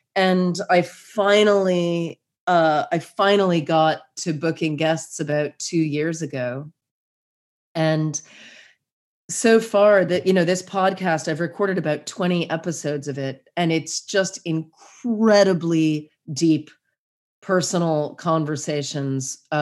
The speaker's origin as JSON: {"language": "English", "country": "United States", "said": "I am really, really lucky, especially as an American and especially as a parent of a small child. I am really lucky I wound up here."}